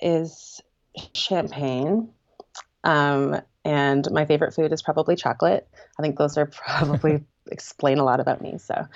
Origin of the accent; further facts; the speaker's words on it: Hamilton, Ontario, Canada; I feel like I need to say that my favorite place is my hometown of Hamilton, Ontario, which is probably not many people's favorite place because it's not glamorous, but I love it there.